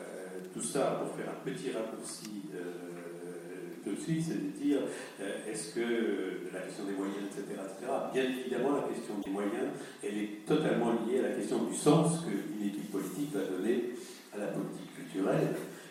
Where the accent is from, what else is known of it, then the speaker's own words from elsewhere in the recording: Belfort, Bourgogne-Franche-Comté, France; je suis venu à Belfort, je suis originaire de Belfort au départ, j'avais fait un grand tour de France professionnellement